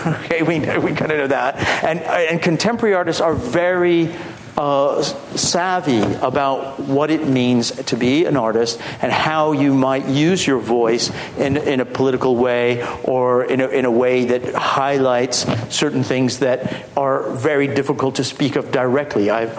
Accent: El Paso, Texas, United States; And of course, as Terry mentioned, I'm from El Paso, where, you know, there's like 5,000 of such deaths last year.

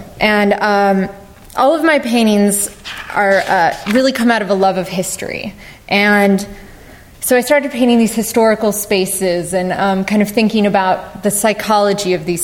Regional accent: Plano, Texas, United States; also born or lived in Dallas; I am from Dallas. I grew up in Plano, but don't hold it against me. And my parents still live in Frisco

